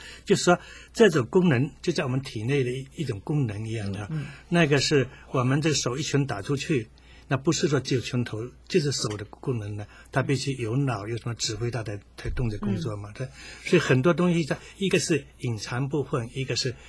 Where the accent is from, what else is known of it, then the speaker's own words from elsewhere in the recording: China; 我们中国人有一个那个第一人称、第二人称、第三人称嘛